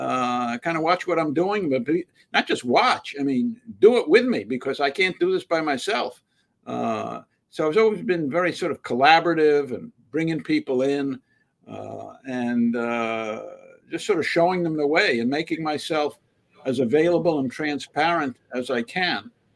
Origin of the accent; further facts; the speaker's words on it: New York, United States; when I was in my heyday as a New York Yankees fan growing up in the Bronx.